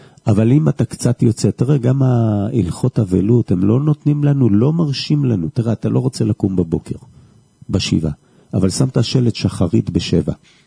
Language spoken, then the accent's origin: Hebrew; Jerusalem, Jerusalem District, Israel; כילד בשכונת פגי סנדריה.